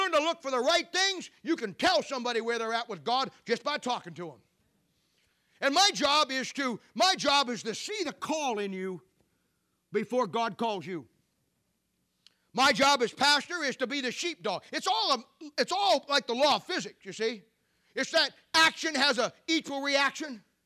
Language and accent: English; Canton, Ohio, United States; Back in my hometown church in Canton, Ohio, we started back in the 1970s.